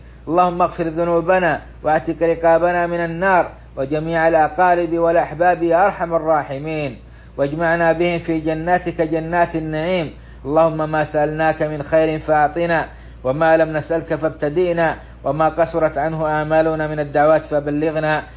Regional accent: Saudi Arabia; بلادنا السعودية

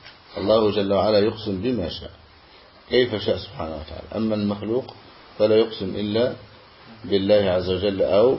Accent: Egypt; عندنا في مصر يقولون إذا تتزوج يوم الأحد على بيت أبوها ترتد

